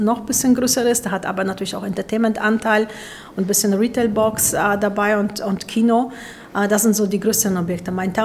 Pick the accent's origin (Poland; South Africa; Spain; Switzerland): Poland; Szczecin, West Pomeranian Voivodeship; born there; moved away; Gebürtig bin ich aus Stettin